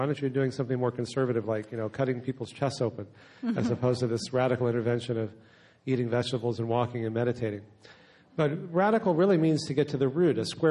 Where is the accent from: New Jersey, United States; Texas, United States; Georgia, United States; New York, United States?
Texas, United States; It is true I'm from Texas, and where I don't know if I can say this on the radio, where shit is a 3-syllable word